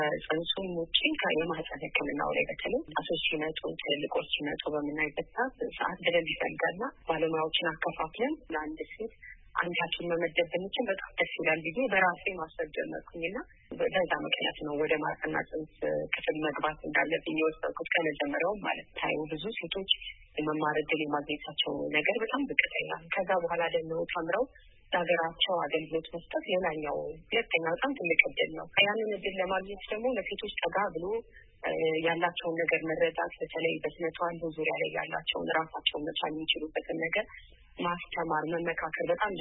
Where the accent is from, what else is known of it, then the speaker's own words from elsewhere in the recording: Addis Ababa, Ethiopia; በዚሁ በአዲስ አበባ ኢትዮጵያ ውስጥ ተወልጄ በአዲስ አበባ ውስጥ ያደግኩት የተወለድኩት እንግዲህ በዚሁ አሁን በምሰራበት በቅዱስ ጳውሎስ ሆስፒታል ውስጥ ነበረ።